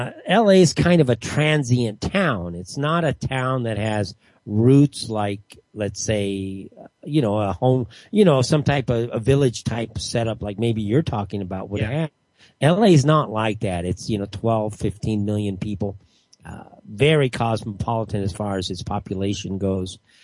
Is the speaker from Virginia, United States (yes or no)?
no; Los Angeles, California, United States; No, I'm from Los Angeles.